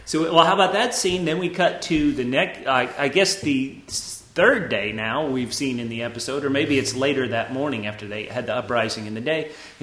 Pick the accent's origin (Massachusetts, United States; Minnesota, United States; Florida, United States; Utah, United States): Florida, United States; Fort Lauderdale; born there; Yeah, I was born in Fort Lauderdale.